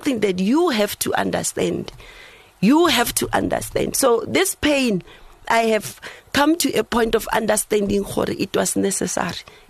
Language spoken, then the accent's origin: English; Soweto, Gauteng, South Africa; born there; I was born in Soweto, and I was taken to my grandmother. Village.